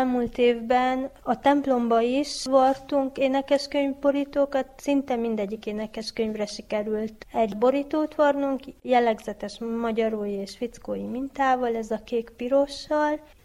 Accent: Satu Mare, Satu Mare County, Romania; a Fickói Református Egyház tiszteletes asszonya, a férjem a lelkész, és Szatmárni Metiből származom.

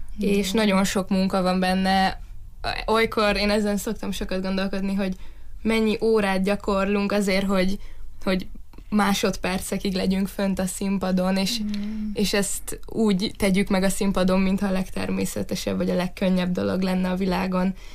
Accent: Târgu Mureș, Mureș County, Romania; now in Budapest, Hungary; már az is nagy váltás volt az életemben, hogy innen Marosvásárhelyről kikerültem Budapestre

